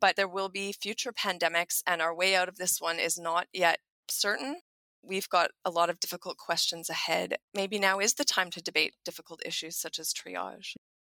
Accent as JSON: {"language": "English", "country": "Canada", "lives_now": "Australia", "said": "I'm Canadian, as you can probably hear. And, you know, it is hard to be in this fortress Australia after all this time."}